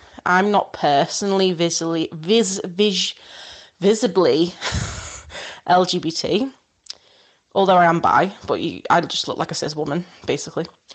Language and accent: English; Wirral, North West England, United Kingdom; because I'm actually from Wirral, Wirral, which is over the Mersey from Liverpool.